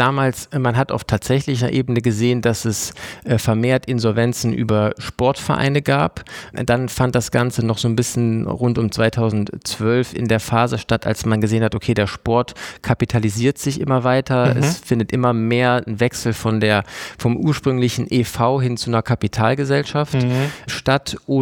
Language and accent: German; Erfurt, Thuringia, Germany; also born or lived in Düsseldorf / Rhineland; ich bin ja in Düsseldorf geboren, dann auch zum Teil im Rheinland aufgewachsen, aber nur eine kurze Zeit, die meiste Zeit dann in Erfurt.